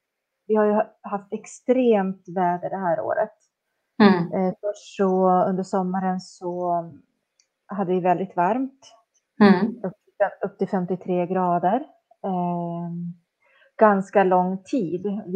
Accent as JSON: {"language": "Swedish", "region": "Lapland", "country": "Sweden", "said": "Jag är ju ändå från Lappland."}